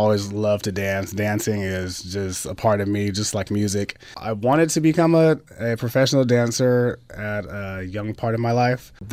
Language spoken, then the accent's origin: English; Fairfield, California, United States; Fairfield, oh. California.